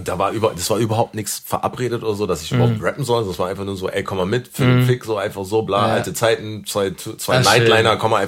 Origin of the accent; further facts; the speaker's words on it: Berlin, Germany; ich bin hier in Kreuzberg groß geworden und habe auch meine Scheiße gebaut und sowas alles. Und da waren halt meine alten Klassenkameraden, ich bin halt hier Skalitzer in die Kiezschule gegangen.